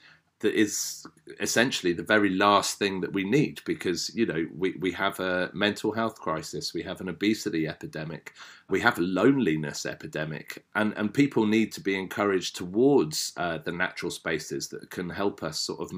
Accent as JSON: {"language": "English", "region": "England", "country": "United Kingdom", "said": "And I say quite, it's just because I'm being English and moderating it, like very brutal."}